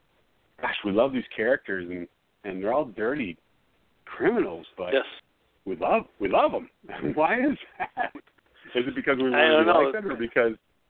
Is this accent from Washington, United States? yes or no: no; Milwaukee, Wisconsin, United States; I grew up in Milwaukee in the 70s and 80s, and I didn't know a lot of this stuff was going on around me.